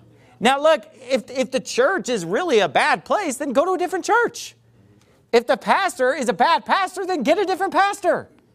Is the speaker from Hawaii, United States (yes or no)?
no; Sacramento, California, United States; and I love my hometown of Sacramento.